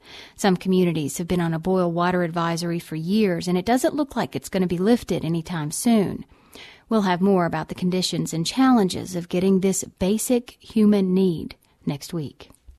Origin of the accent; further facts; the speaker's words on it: West Virginia, United States; grew up in Slab Fork, a coal camp town in Raleigh County about 30 minutes from my hometown.